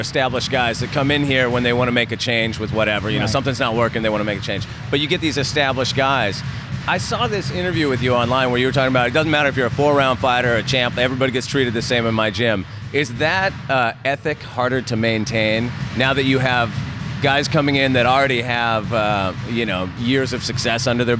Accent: Santa Barbara, California, United States; You know, I grew up just up in Santa Barbara

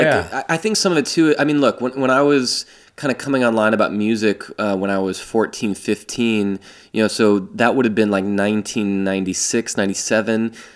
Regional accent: Poway, California, United States; also born or lived in South Dakota / Midwest; I was born in South Dakota. We kind of kicked around the Midwest until I was 10. Like, literally on my 10th birthday, we moved to North County, San Diego. So we moved to Poway

